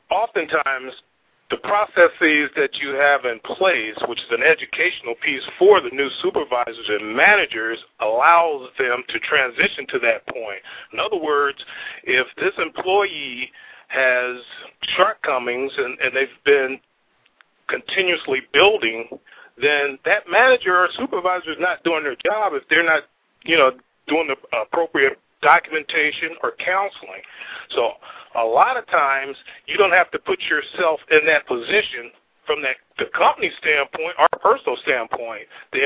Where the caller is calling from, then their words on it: Detroit, Michigan, United States; I'm calling from Detroit.